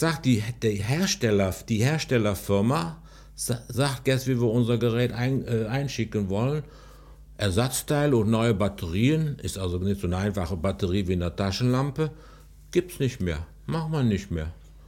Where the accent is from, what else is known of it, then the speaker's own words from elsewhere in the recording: Wilflinghofen, Germany; born there; da bin ich ja hier in Wilflinghofen geboren, wohne hier, habe hier lange gewohnt, mache meine ganze Freizeit hier in Wilflinghofen